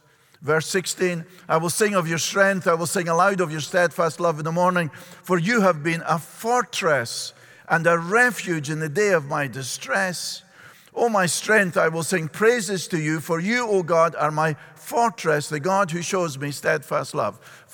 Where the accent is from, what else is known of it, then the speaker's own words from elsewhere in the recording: Edinburgh, Scotland, United Kingdom; In my hometown of Edinburgh in Scotland